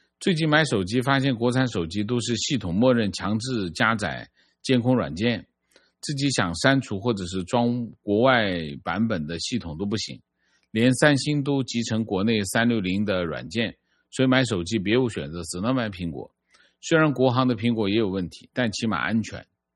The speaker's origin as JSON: {"language": "Chinese", "country": "China", "said": "我是大陆人啊"}